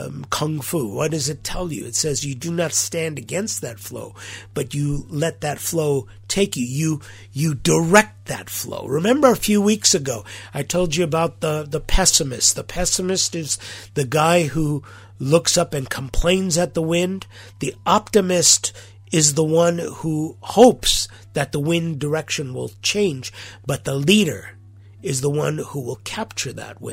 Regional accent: Los Angeles, California, United States; I remember growing up in Los Angeles, in the public school systems, the worst that would happen to you at school, the worst case would be you might get into a fight

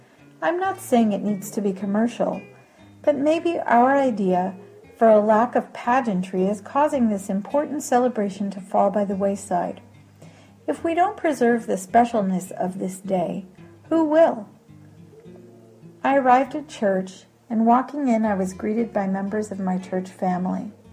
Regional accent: United States; born there; I love the fact that as an American-born Armenian, we get to celebrate Christmas with the rest of the country

